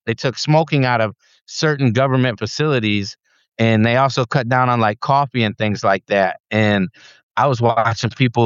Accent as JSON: {"language": "English", "town": "Detroit", "region": "Michigan", "country": "United States", "tie": "born or raised there", "said": "But when I go in, you know, I'm a kid from Detroit. Yeah. You know, like I grew up literally in Detroit, and, you know, I was the minority growing up"}